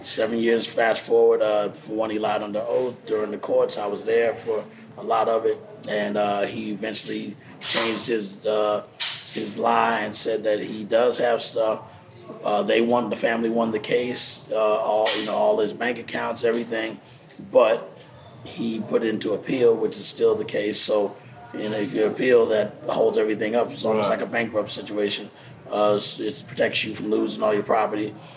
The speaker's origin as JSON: {"language": "English", "region": "Texas", "country": "United States", "lives_now": "New York, United States", "said": "And, you know, everybody knows I'm from Texas originally."}